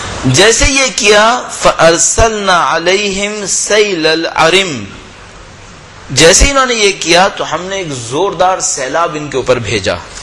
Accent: Pakistan; چونکہ میں ظاہر پاکستان سے تعلق رکھتا ہوں اس لیے اس کی مثال زیادہ دے رہا ہوں.

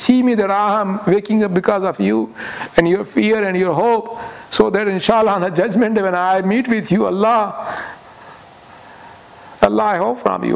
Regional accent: India; You know, I'm from India.

